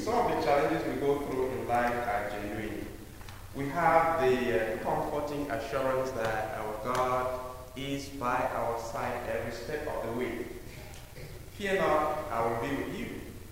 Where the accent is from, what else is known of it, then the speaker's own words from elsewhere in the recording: Cameroon; English is a second language; growing up in Cameroon, we're not used to those rides and all those things.